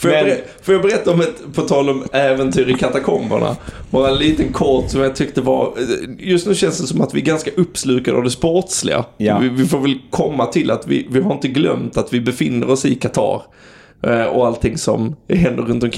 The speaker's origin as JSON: {"language": "Swedish", "country": "Sweden", "said": "Vi möts, de frågar, var kommer ni ifrån? Sweden."}